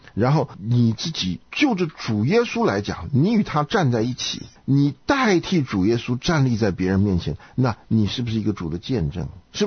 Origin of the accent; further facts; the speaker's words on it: China; 也不是我们中国人讲的要青出于蓝